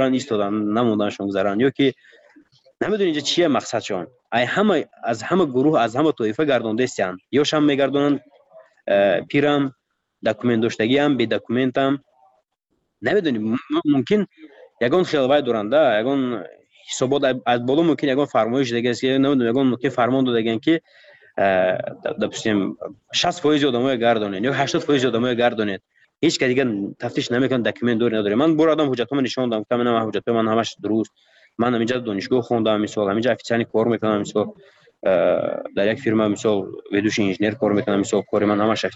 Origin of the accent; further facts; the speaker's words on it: Tajikistan; من گفتم من تاجیکم، گفتم از تاجیکستانم